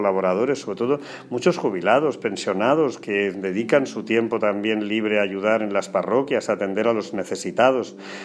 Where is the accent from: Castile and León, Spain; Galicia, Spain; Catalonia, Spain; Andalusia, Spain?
Andalusia, Spain; Porcuna; en mi pueblo de Porcuna y en otros sitios, se ponen altares por las calles, se alfombran las calles con flores, con dibujos